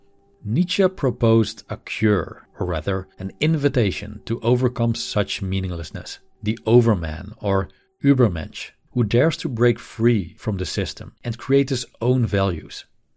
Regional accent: Netherlands; English is a second language; As I'm from a secular environment myself, being born and raised in the Netherlands, in a family where religion played virtually no role

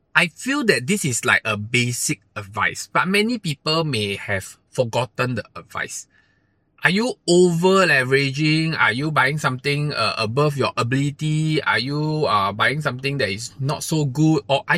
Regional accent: Singapore; But I still feel that as a Singaporean in Singapore, when this thing happens, yes, we may not perform that well, but we are still a strong country.

